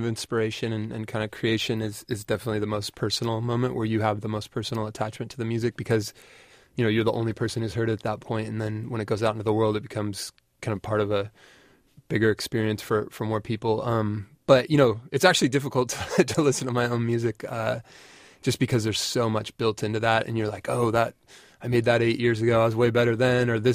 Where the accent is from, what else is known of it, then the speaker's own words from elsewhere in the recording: Sacramento, California, United States; I'm from Sacramento, and I lived here in the 90s, and some of the first shows I went to were at the Fillmore